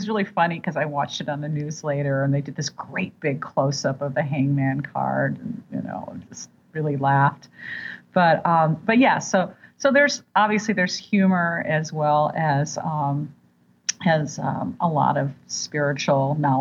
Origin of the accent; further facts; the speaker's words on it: Midwest, United States; I grew up in the Midwest. So there were a lot of people in the Midwest that are really animated talkers.